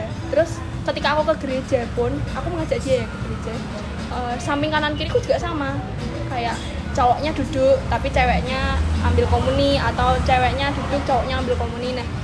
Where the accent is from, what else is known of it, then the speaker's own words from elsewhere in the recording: Java, Indonesia; karena kan aku Jawa, dia kan Bali.